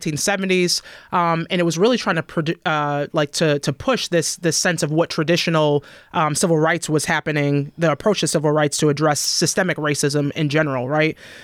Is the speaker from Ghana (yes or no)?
yes; Ghana; I'm Ghanaian, right?